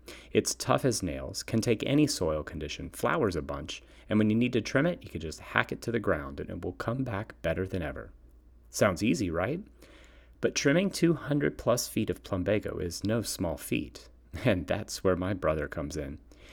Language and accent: English; Town and Country, Missouri, United States; I grew up over in Town and Country in a subdivision called Pat Acres where, you guessed it, each lot was an acre, nice and big to support all manner of gardening, sports, and fun.